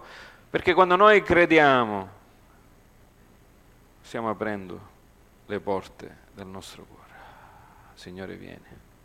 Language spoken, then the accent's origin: Italian; United States; io sono cresciuto in America, e sono cresciuto in piccola Italia, Little Italy.